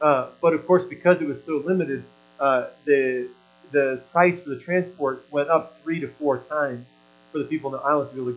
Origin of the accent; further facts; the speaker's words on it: Oregon, United States; it wasn't like in America where, well, I'm from Oregon.